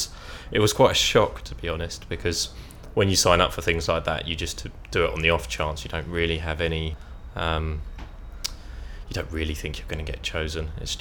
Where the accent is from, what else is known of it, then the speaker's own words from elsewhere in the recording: Crayford, London, United Kingdom; I'm 27, and I come from Crayford, which is London Borough of Bexley.